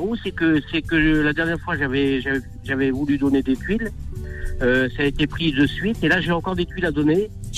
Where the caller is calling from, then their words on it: Île-de-France, France; Ben, je suis sur en Seine-et-Marne, je suis près de Montfermeil.